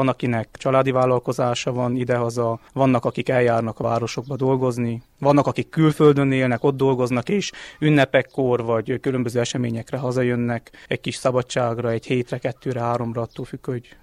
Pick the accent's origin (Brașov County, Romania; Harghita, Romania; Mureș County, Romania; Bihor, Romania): Harghita, Romania; Homoródalmás; 29 éves, fiatal házasember, Homorodalmásról származom, innen 24 kilométerre is.